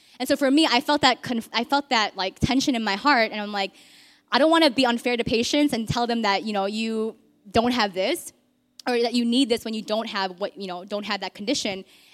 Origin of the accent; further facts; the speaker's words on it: United States; I grew up in the States, and I grew up in a pretty predominantly white neighborhood.